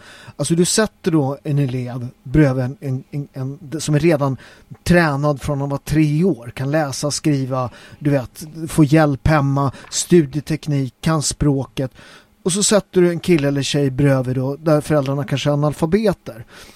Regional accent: Nacka, Stockholm County, Sweden; Det gjorde man ju i Nacka, där jag kommer ifrån.

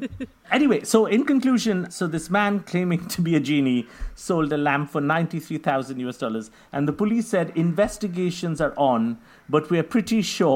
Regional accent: India; So I'm from India

